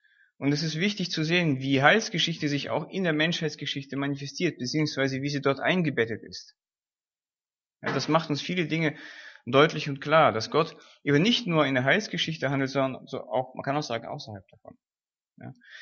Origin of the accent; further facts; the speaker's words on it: Russia; moved away; Und ich selbst bin in einem Land aufgewachsen, wo es sich eben auch ähnlich verhielt. Also ich komme aus Russland und ich habe den Sozialismus sterben sehen, Anfang der 90er Jahre, und dann haben wir das Land verlassen.